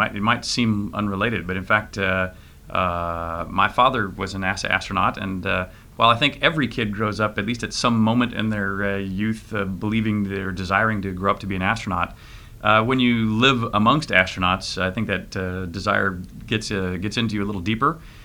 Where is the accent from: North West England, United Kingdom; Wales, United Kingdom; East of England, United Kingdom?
East of England, United Kingdom; Cambridge; born there; And in fact, I was born here in Cambridge. In fact, Sunday, I went to see the house in which I was born.